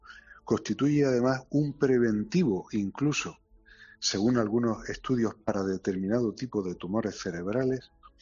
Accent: Andalusia, Spain; now in Málaga, Spain; porque yo soy almeriense, aunque malagueño de adopción.

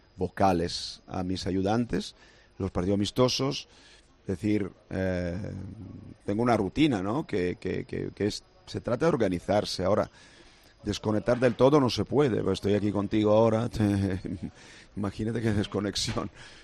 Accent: Brescia, Lombardy, Italy; Spanish is a second language; now in Marbella, Spain; yo soy de Brescia y soy de Marbella. Esos son mis sentimientos de pertenecer.

